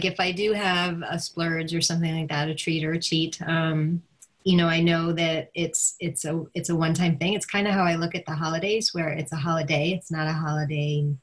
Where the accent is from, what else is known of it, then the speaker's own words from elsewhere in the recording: New York, United States; now in Kingston, United States; So I grew up in the Finger Lakes region of central New York near Syracuse, and I currently live in Kingston, New York.